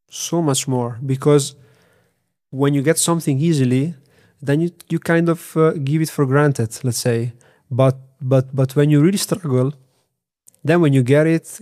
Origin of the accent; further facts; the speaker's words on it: Lugo di Romagna, Emilia-Romagna, Italy; English is a second language; I come from Emilia-Romagna, so it's the Italian region. I come specifically from the province of Ravenna. From a very small city, but is actually still, connected to the car industry. Because actually, my hometown is called Lugo di Romagna